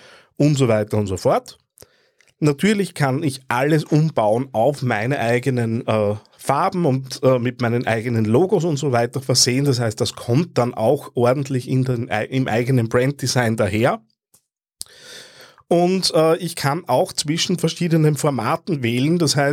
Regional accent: Austria; wenn ich als Österreicher da rein quatsche.

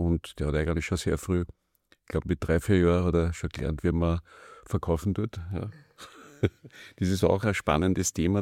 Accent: Betzenkirchen, Germany; ich bin als kleiner Bub aufgewachsen in Betzenkirchen, so wie viele andere Buben auch.

